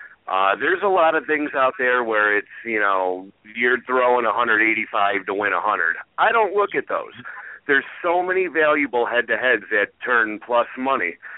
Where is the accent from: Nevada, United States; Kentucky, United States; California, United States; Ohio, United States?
Ohio, United States; Cleveland; born there; I was born in Cleveland, Ohio. It's a struggle up here being a sports fan.